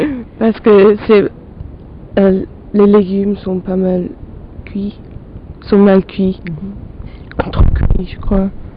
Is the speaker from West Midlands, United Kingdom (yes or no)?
yes; West Midlands, United Kingdom; French is a second language; now in Manchester, United Kingdom; Je viens de Warwickshire, c'est au milieu d'Angleterre.